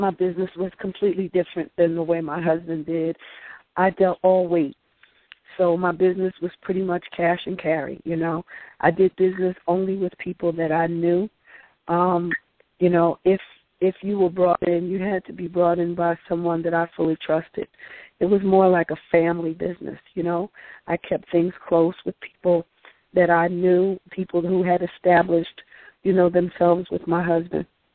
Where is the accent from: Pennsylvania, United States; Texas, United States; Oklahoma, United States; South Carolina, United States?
Pennsylvania, United States; Philadelphia; Well, I grew up in South Philly. I come from a two-parent household, Catholic school educated.